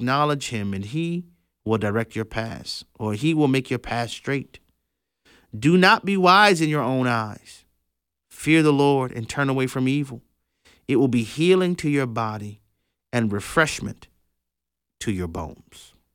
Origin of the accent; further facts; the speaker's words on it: New Orleans, Louisiana, United States; There have been many times growing up in New Orleans, I would have conversations with families.